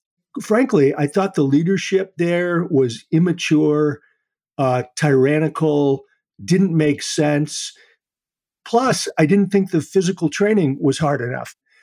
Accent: Holbrook, Massachusetts, United States; So I grew up in a town called Holbrook, Massachusetts, just outside of Boston, kind of a blue-collar, ethnic, Irish, Italian town.

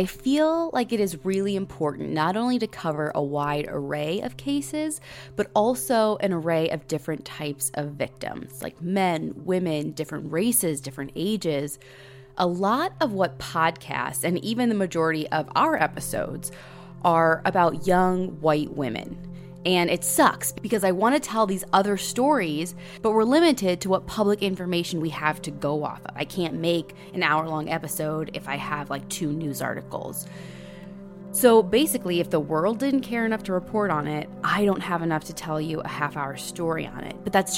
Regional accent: Midwest, United States; we're from Middle America, and I really had no idea about the plights of the Indigenous people in Canada

